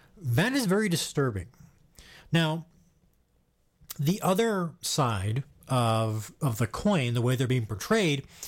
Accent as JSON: {"language": "English", "country": "Canada", "said": "it's things like this that often make me as a Canadian go, what?"}